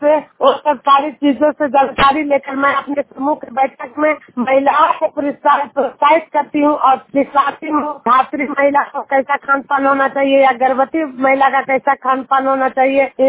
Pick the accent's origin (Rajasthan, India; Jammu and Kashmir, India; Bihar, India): Bihar, India; Juniyar